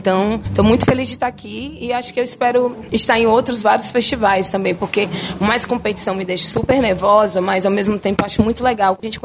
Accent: Fortaleza, Ceará, Brazil; Sou cearense, nascida e criada aqui, nasci no Papiculi, no Hospital Geral. Sou super daqui, nascida e criada aqui

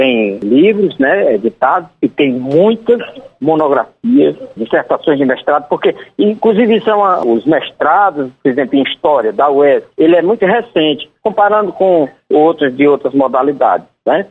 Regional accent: Capistrano, Ceará, Brazil; A minha dissertação de mestrado, ela é História do Ceará, mas com foco numa experiência da igreja lá na minha cidade, em Capistrano.

